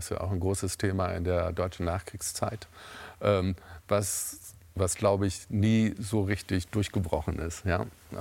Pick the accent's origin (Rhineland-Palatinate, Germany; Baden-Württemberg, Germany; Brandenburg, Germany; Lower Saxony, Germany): Lower Saxony, Germany; born there; Nein, nein, Niedersachsen.